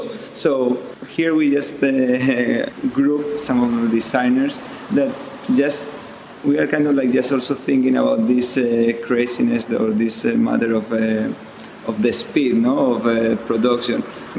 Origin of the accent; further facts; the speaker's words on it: Spain; English is a second language; now in Eindhoven, Netherlands; I'm originally from Spain, but I'm based in Eindhoven, Holland.